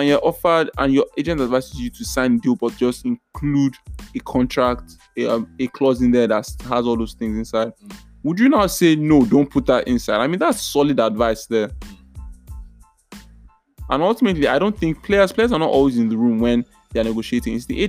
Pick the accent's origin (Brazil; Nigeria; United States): Nigeria; I mean, as a Nigerian and as an Iwobi fan, it's not the move.